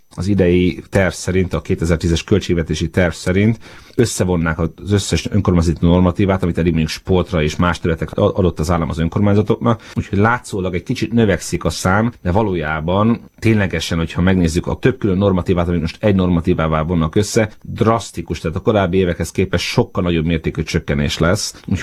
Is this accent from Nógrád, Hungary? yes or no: no; Fejér, Hungary; A Velencei tó környéke, akik ismerik, azok tudják, hogy a 70-es 80 a sérben rendkívül főkapott üdülőhely volt, én ott nőttem föl, ezer szállal kötődöm a térséghez.